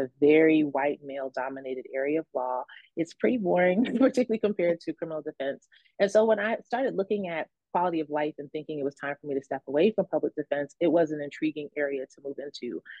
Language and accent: English; Brooklyn, New York, United States; I grew up in Brooklyn, in a pretty rough neighborhood full of immigrants